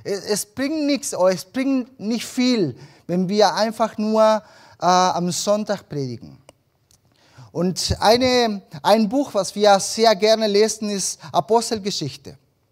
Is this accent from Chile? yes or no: yes; Chile; Wir sind als Familie seit 2017 in Chile. Ich komme ursprünglich aus Chile. Ich bin in Chile geboren und aufgewachsen